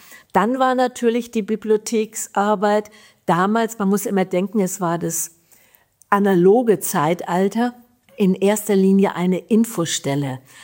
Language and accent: German; Bamberg, Bavaria, Germany; born there; also born or lived in Nuremberg; Also ich bin geboren in Bamberg, wie gesagt 1941.